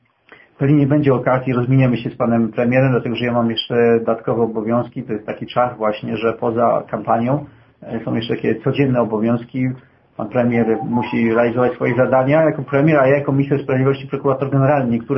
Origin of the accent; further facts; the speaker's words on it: Kraków, Lesser Poland, Poland; born there; ja jestem prawie góral, z urodzenia krakowianin, ale z wychowania kliniczanin